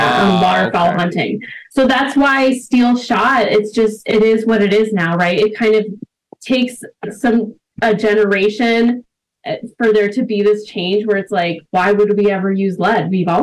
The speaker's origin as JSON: {"language": "English", "town": "Duluth", "region": "Georgia", "country": "United States", "tie": "born or raised there", "said": "I grew up outside of Atlanta. In the other Duluth."}